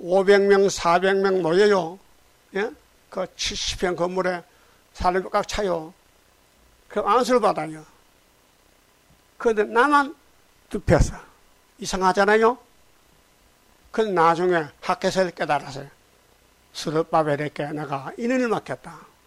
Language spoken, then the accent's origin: Korean; Uiseong, North Gyeongsang, South Korea; 우리 고향에 경상북도 의성군 다인 장로교회에 가서 목회를 했어요.